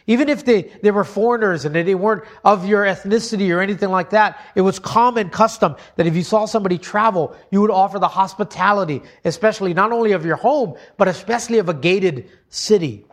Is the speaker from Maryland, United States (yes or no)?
no; Hawaii, United States; I pictured just a sharp lava rock growing up in Hawaii or something like that.